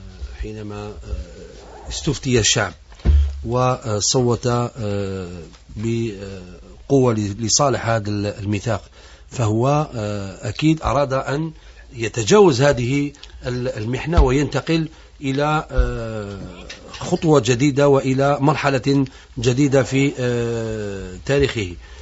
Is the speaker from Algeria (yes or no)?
yes; Algeria; علينا كجزائريين